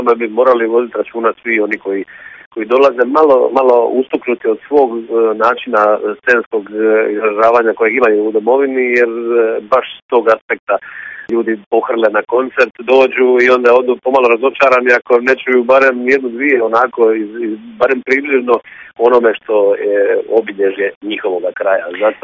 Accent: Dalmatia, Croatia; naravno da kao Dalmatinac u repertoaru najviše pjesama imam istog područja

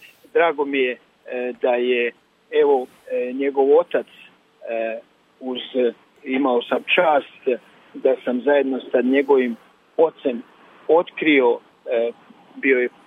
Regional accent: Kakanj, Zenica-Doboj Canton, Bosnia & Herzegovina; now in Croatia; Pjevao je i u mom Kakni gdje sam odrastao

